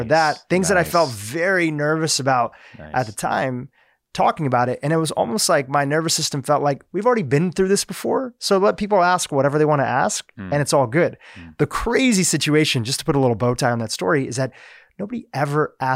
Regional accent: Delaware, United States; And then I grew up in Delaware. I started doing stuff for like banks. There's a lot of banks in Delaware

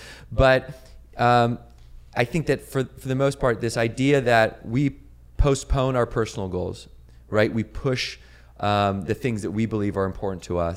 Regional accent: Victoria, British Columbia, Canada; now in Venice Beach, United States; Well, I grew up in Victoria, BC in Canada, and I've been living in Venice Beach for about 10 years.

